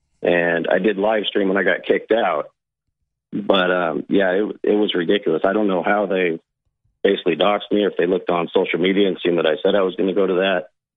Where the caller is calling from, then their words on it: Washington, United States; I'm calling from Washington. I'm calling from Washington, brother.